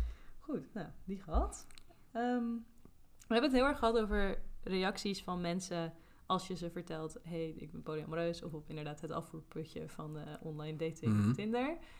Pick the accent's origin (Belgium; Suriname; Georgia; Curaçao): Curaçao; Ik ben opgegroeid op Curaçao.